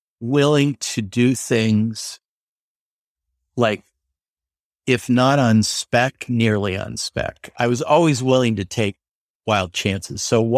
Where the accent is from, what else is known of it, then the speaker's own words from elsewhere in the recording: Denver, Colorado, United States; I was from Denver, so I didn't know anyone here